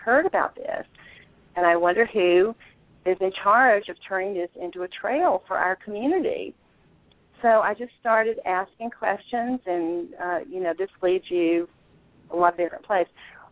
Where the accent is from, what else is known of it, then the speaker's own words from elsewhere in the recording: Southeast, United States; I grew up in the Southeast, and I grew up in a family of very, very modest means, so philanthropy wasn't really part of our daily lives.